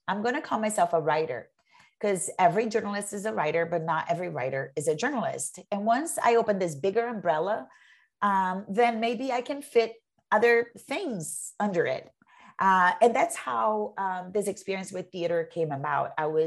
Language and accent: English; Brazil; moved away as an adult; I'm an immigrant. I'm from Brazil and I came here as an adult.